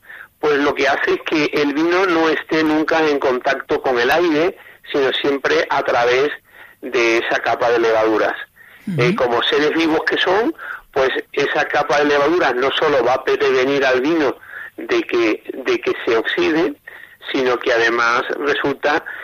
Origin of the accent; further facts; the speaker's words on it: Seville, Andalusia, Spain; principalmente hemos estado toda mi infancia ha sido en Sevilla.